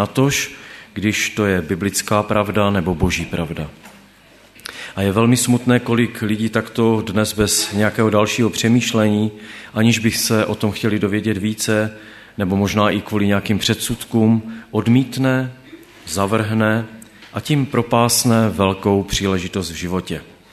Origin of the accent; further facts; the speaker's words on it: Těrlicko, Moravian-Silesian Region, Czechia; Bydlel jsem, pocházím teda z Těrlicka, to je okolí Havířova, možná to někteří znáte, a já jsem bydlel doslova pár metrů od depa závodních strojů na Těrlickém okruhu.